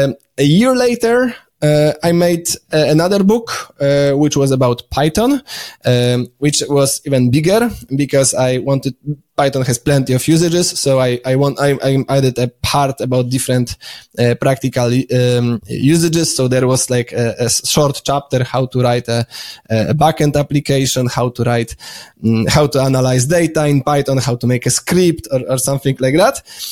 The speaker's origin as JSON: {"language": "English", "country": "Poland", "second_language": "English", "said": "I might add that I'm from Poland, so those books were published in Polish."}